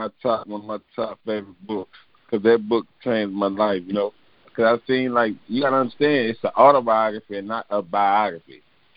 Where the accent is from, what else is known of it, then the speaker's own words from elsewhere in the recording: Texas, United States; listening to my music, you can't tell I'm from Texas until you hear me talking.